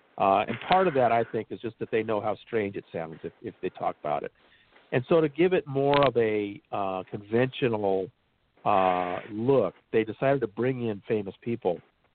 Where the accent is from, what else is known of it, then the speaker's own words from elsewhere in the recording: Los Angeles, California, United States; I'm from Los Angeles, and so if you grow up in L.A., you kind of I'd heard of Scientology a lot because I was from L.A.